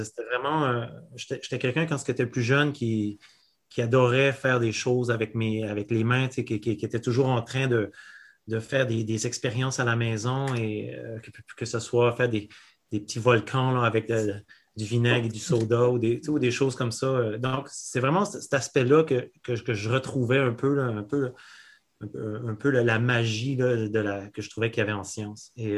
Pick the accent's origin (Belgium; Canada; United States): Canada; New Brunswick; Donc, premièrement, je viens du Nouveau-Brunswick